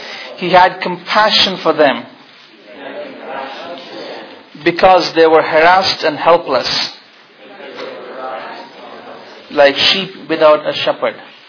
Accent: India; English is a second language; I come from India, where Hinduism is a majority of people are Hindus.

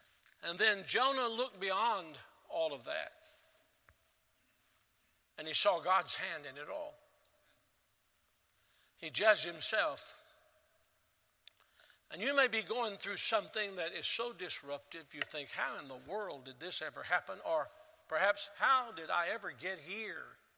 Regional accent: Tennessee, United States; also born or lived in Selma, Alabama; I was born in Selma, Alabama on a Sunday morning long ago. I got to Tennessee as quickly as I could, but I grew up not far from here.

